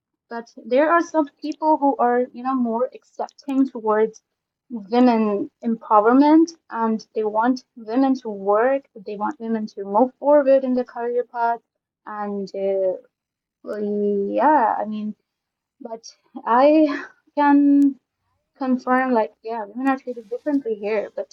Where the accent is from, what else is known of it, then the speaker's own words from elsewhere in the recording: Pakistan; as a woman born and raised in Pakistan, I can, you know, confirm the fact that women are treated differently here.